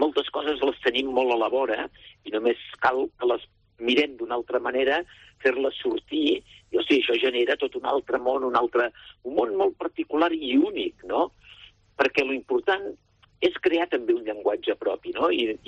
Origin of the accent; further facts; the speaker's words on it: Olesa de Montserrat, Catalonia, Spain; des de que vaig néixer a Olesa de Montserrat, que es feia la passió, els pastorets, les festes